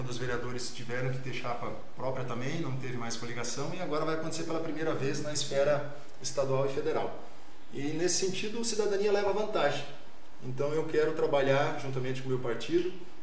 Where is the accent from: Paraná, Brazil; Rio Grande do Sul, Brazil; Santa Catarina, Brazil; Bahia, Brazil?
Paraná, Brazil; Palotina; Eu sou nascido aqui, né? Eu sou oestino, nasci em Palotina, quando Maripá ainda pertencia a Palotina.